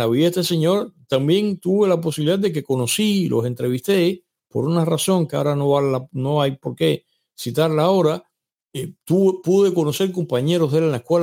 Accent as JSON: {"language": "Spanish", "country": "Cuba", "moved": "yes", "said": "tuve que salir de Cuba para comenzar a enterarme de su vida personal"}